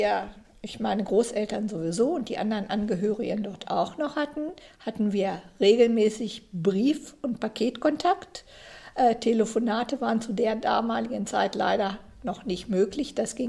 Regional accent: Duderstadt, Lower Saxony, Germany; born there; Ja, ich kann sagen, ich bin 1949 in Duderstadt als Hausgeburt geboren. Und meine Eltern sind beide aus dem grenznahen Bereich.

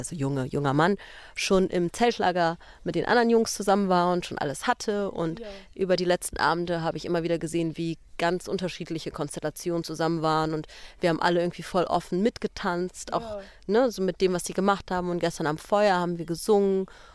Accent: Ethiopia; German is a second language; ich bin aus Äthiopien, Ich bin dort geboren und aufgewachsen.

